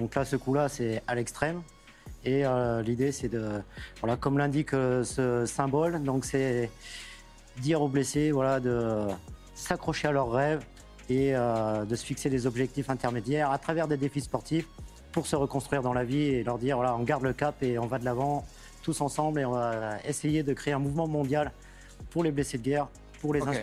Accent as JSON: {"language": "French", "town": "Angers", "region": "Pays de la Loire", "country": "France", "tie": "born there", "said": "Et je vis au Pays Basque. Donc, le Breton basque, il n'est même pas basque, parce que je suis né à Angers, dans le Maine-et-Loire."}